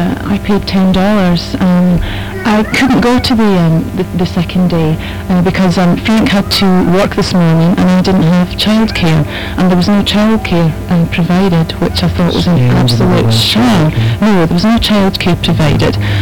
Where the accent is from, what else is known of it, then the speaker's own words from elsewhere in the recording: Scotland, United Kingdom; I'm Scottish